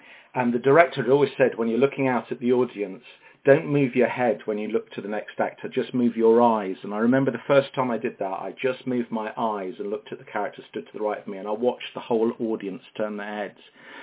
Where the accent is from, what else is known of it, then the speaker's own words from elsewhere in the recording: Sutton, London, United Kingdom; born there; Okay, I was born in Sutton in Surrey in 1967, so that makes me 53.